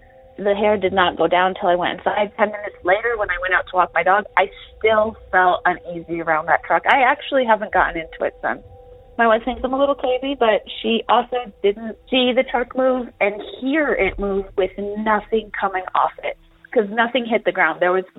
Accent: Idaho, United States; I'm from Idaho.

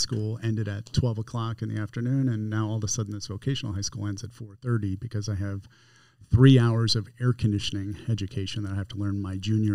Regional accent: Las Vegas, Nevada, United States; So to back up, I grew up in Las Vegas from the age of 8.

